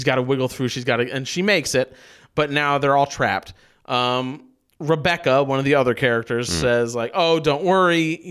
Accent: Tennessee, United States; we are all from Tennessee. We're recording this in Nashville.

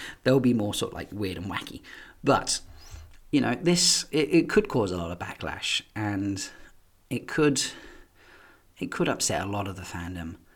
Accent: East of England, United Kingdom; I'm from Essex in the UK, and not giving a monkey's about something is a nice, simple, polite way of saying I don't give a shit.

